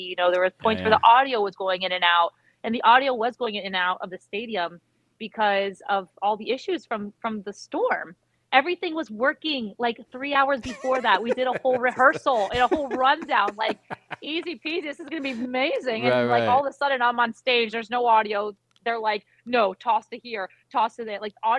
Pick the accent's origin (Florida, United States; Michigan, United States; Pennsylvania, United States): Florida, United States; I grew up in South Florida, so I know how this all goes